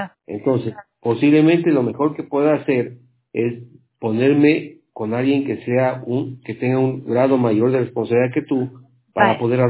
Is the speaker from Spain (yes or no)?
no; Ecuador; yo soy ecuatoriano